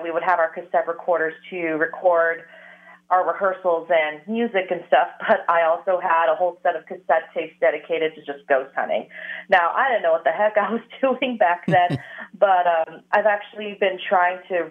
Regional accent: San Diego, California, United States; I grew up in San Diego, so we had a few haunted spots there.

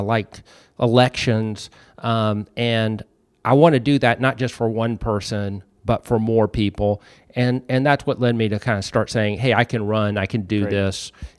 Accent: Chattanooga, Tennessee, United States; I grew up in Chattanooga, and the city that I grew up in was dying. And when I left, I really thought, you know, I'm out of here.

